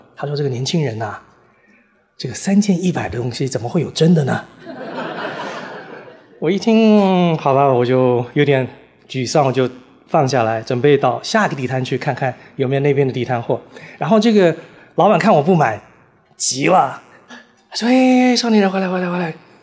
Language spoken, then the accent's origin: Chinese; Taiwan; 我是在台湾念大学，我来自台湾，我在台湾的时候念台湾大学，在念台大的时候，我是81年到85年在台大念书